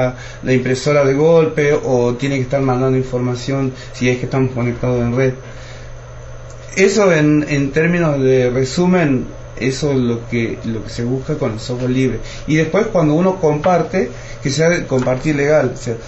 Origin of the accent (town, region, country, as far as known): Argentina